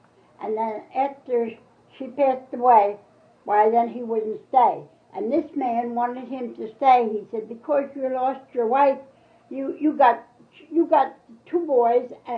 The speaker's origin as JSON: {"language": "English", "town": "Wormsville", "region": "Pennsylvania", "country": "United States", "tie": "born there", "said": "Yep, Pennsylvania. I was born in Wormsville, too."}